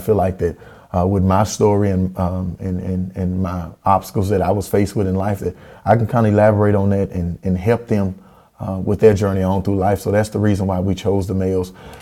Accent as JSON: {"language": "English", "town": "West Monroe", "region": "Louisiana", "country": "United States", "tie": "born or raised there", "said": "from talking to some more public officials in the city I was raised in here in West Monroe"}